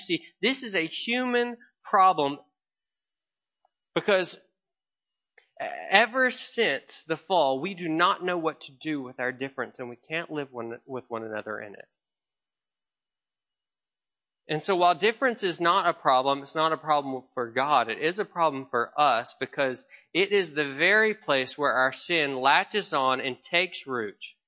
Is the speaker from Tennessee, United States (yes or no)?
yes; Memphis, Tennessee, United States; I grew up in Memphis, Tennessee, and the racial tensions there were very, very high.